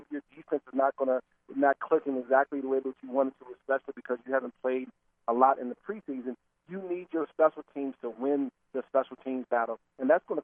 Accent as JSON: {"language": "English", "region": "District of Columbia", "country": "United States", "said": "And it felt even better for me because I'm from the Washington, D.C. area. So for me, it was a homecoming of sorts"}